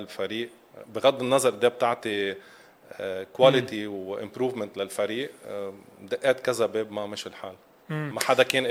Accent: Lebanon; أنا بعتبر كوني لعيب لبناني

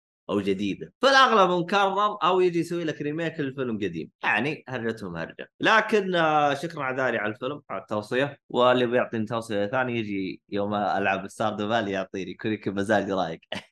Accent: Saudi Arabia; حتى يبدا السينما عندنا بالسعوديه ينضج

